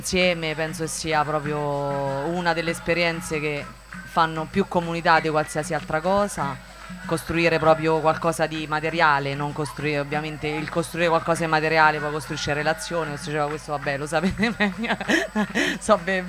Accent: Rieti, Lazio, Italy

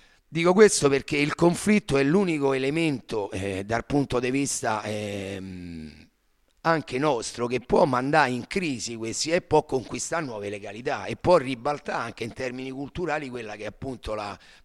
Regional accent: Rome, Lazio, Italy; sono da Roma chiaramente, però sono rimasto intimamente legato a quel mondo, anche perché vengo da una zona di Roma

